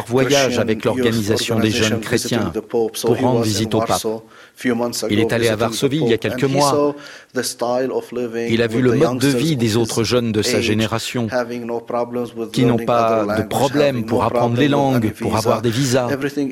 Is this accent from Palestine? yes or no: yes; Palestine; Donc l'essentiel de ma vie est ici, en Terre Sainte. C'est ma terre ici. Je suis né ici. Mon héritage est là. Mon histoire est là. Tout est là. Comme chrétien aussi, c'est la terre du Christ.